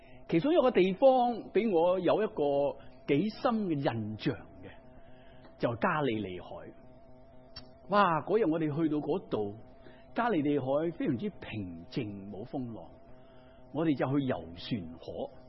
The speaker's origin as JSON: {"language": "Chinese", "region": "Guangdong", "country": "China", "said": "我们广东人最喜欢吃鱼是怎样煮啊？"}